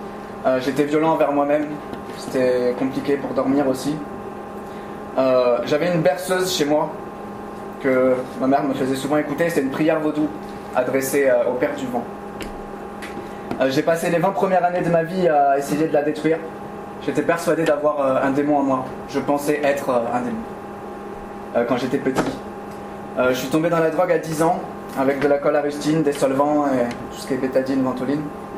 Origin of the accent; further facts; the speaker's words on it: Bordeaux, Nouvelle-Aquitaine, France; Je viens de Bordeaux, j'ai 28 ans.